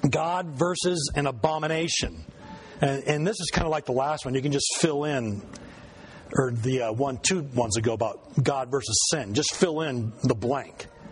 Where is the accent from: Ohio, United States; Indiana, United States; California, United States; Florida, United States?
California, United States; I grew up in Southern California. Let me tell you, it gets hot down there.